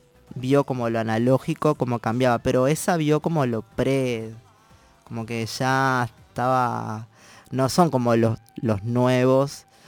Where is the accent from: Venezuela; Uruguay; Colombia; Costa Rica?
Uruguay; Yo soy de Uruguay. Entonces Uruguay es un país laico hace mucho tiempo.